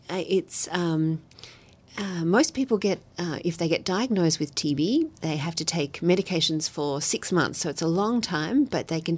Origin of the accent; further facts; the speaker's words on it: Australia; now in Cape Town, South Africa; I'm an Australian, but I have lived in Cape Town for 10 years now.